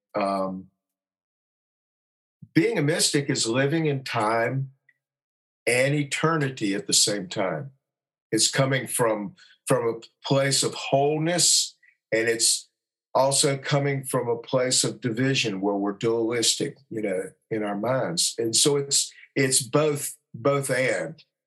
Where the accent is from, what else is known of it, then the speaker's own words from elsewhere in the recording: Brevard, North Carolina, United States; born there; I was born in Brevard, North Carolina, and my dad was.